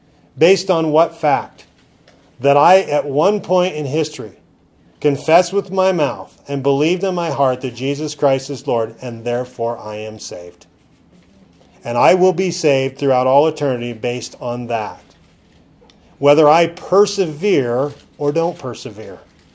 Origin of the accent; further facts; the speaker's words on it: Oregon, United States; I'm from Oregon, you know.